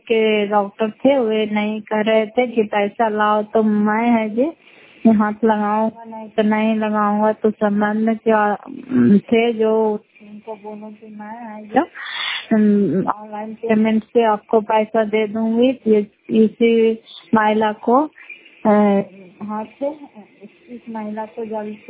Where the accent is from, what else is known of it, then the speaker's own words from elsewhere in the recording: Fatehpur, Bihar, India; घर फतेहपुर पंचायत मकरोता जिला नालंदा क्रा पसराय ब्लॉक निवासी हूँ।